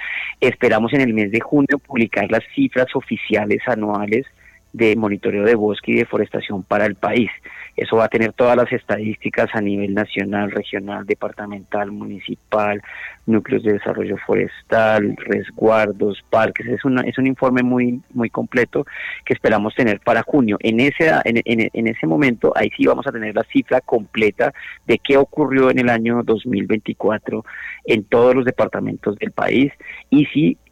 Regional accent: Colombia; pero si todos nosotros como colombianos o todos ustedes como guaviarenses no tomamos en cuenta qué es lo que está pasando con nuestros ecosistemas naturales

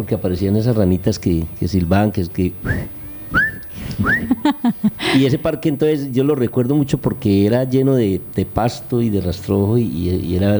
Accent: Valle del Cauca, Colombia; moved away; yo vengo del Valle del Cauca. Yo me vine del Valle del Cauca porque yo allá estaba, yo estaba en el magisterio, pero mi papá era cafetero, totalmente cafetero

